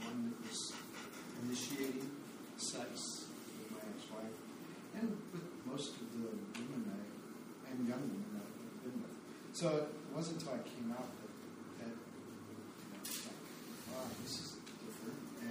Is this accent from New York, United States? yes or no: no; St. Louis, Missouri, United States; moved away as an adult; I moved here from Missouri, St. Louis, Missouri, 2 years ago this April. Spent the first 40 years of my life pretending to be straight